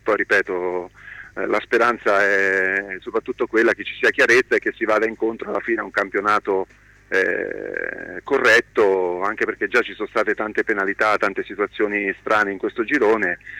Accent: Ancona, Marche, Italy; io sono nato in Ancona il 26 marzo di quasi 50 anni fa, perciò tra 3 giorni compio 50 anni

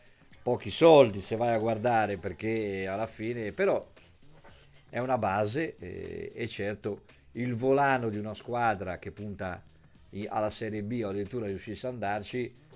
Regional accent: Ancona, Marche, Italy; ma io sono d'Ancona e una mano la do, quello sì.

